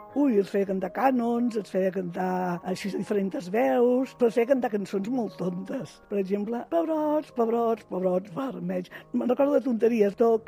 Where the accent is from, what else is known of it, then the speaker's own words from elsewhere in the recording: Sant Carles de la Ràpita, Catalonia, Spain; born there; now in Vilassar, Spain; Tinc 72 anys, vaig néixer a Sant Carles de la Ràpita. Visc a Vilassar des de fa 30 anys